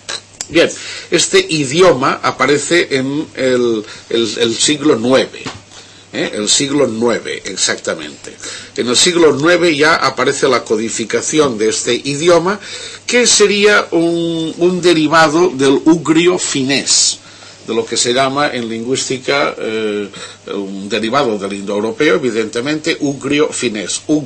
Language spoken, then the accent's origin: Spanish; Catalonia, Spain; los catalanes, pues venimos de los íberos